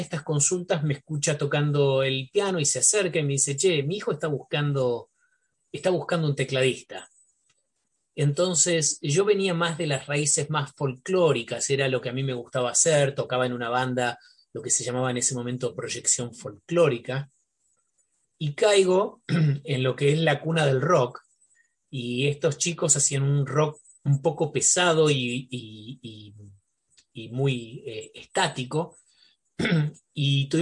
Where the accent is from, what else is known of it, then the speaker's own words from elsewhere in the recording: Buenos Aires, Argentina; Yo soy porteño, soy nacido en el barrio de Flores, y me crié toda mi vida en el barrio de Flores, y después me casé y me quedé en el barrio de Flores